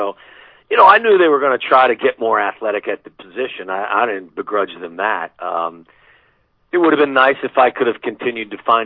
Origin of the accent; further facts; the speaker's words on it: Cincinnati, Ohio, United States; I was back in my hometown of Cincinnati